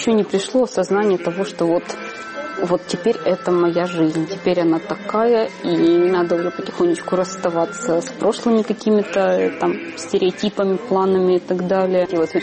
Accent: Donetsk, Donetsk Oblast, Ukraine; now in Kyiv, Ukraine; Два года назад, будучи врачом интерном в родном городе Донецке

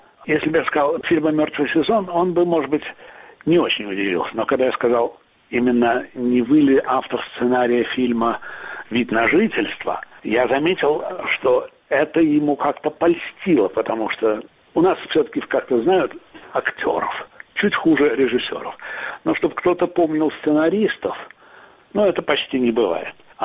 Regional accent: Tashkent, Uzbekistan; moved away as an adult; now in Moscow, Russia; И я его в Ташкенте, я родом из Ташкента, смотрел в каком-то клубе

